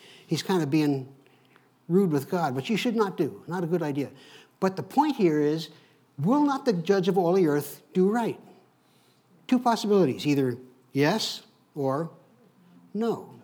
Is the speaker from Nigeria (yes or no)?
no; United States; You know, I grew up with Jewish people. I grew up outside New York City.